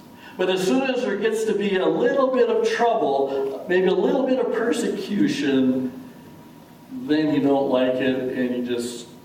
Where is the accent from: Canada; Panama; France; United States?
United States; North Dakota; I grew up in North Dakota on a farm